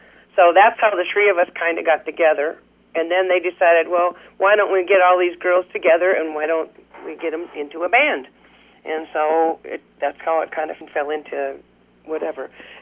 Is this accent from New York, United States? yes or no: no; Owatonna, Minnesota, United States; Date of birth is June 7th, 1949, and my hometown is Owatonna, Minnesota.